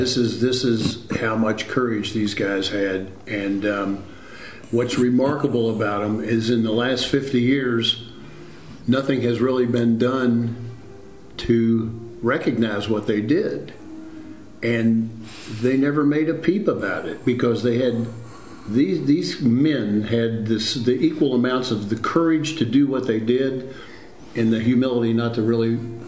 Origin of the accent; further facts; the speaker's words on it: Louisville, Kentucky, United States; I played against Hackett in high school.